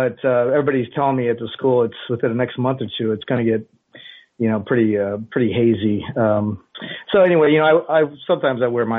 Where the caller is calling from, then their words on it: Beijing, China; I'm not calling from the States. Actually, I'm calling from way across the other side of the world, and I'm just the honest of God's truth. I'm calling from Beijing, China, baby.